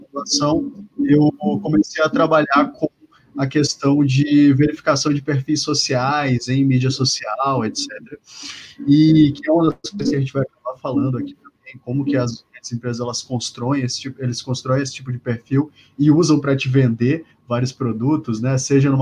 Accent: São Luís, Maranhão, Brazil; eu venho de São Luís, do Maranhão, e lá a gente não tinha cursos nessa área, né?

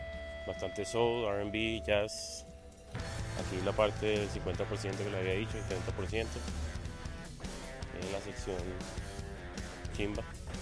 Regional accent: Florida, United States; yo nací en la Florida y he vivido muchísimos años aquí

